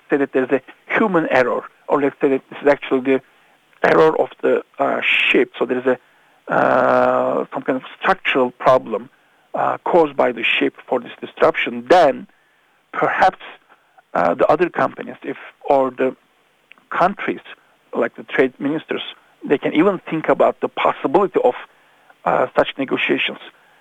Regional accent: Turkey; I'm from Turkey, and there's an Istanbul Bosphorus

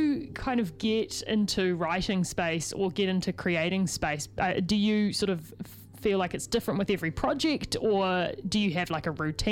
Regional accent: New Zealand; accent: Kiwi; That's my Kiwi accent coming out.

